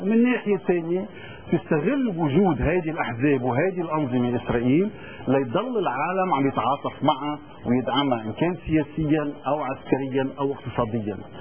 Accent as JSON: {"language": "Arabic", "country": "Lebanon", "said": "نحن فيه كلبنانيين بالدرجة الأولى وكلبنانيين شيعة بدرجة تانية"}